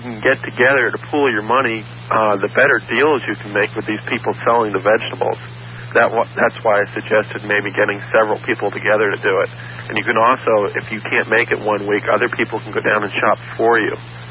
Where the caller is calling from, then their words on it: Tampa, Florida, United States; I'm calling from North Tampa